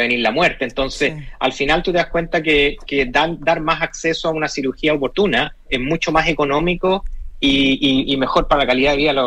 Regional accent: Chile; moved away as an adult; now in United States; yo soy cirujano originalmente de Chile, trabajé toda mi vida en el sistema público. Yeah. Y me vine para acá, sí, a Silicon Valley hace ya casi 8 años

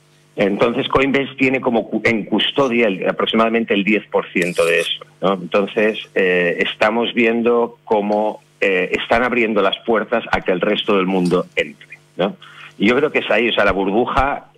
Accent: Spain; now in Isle of Man; Estoy ahora mismo en la isla de Man, una pequeña isla que está entre Inglaterra e Irlanda, aunque soy español

